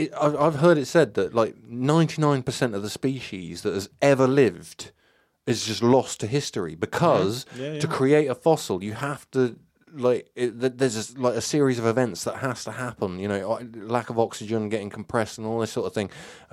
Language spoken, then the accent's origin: English; Wales, United Kingdom; I'm Welsh, so I'm going to give it a 9.4.